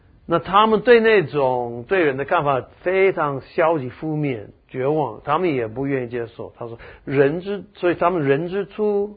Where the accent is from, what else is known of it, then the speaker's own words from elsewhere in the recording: United States; 因为我是一个美国人，我是要申报所得税